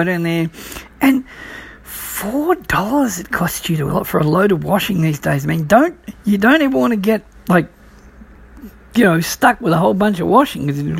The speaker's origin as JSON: {"language": "English", "country": "Australia", "said": "as an Australian, we shorten things, like, as in we call football footy"}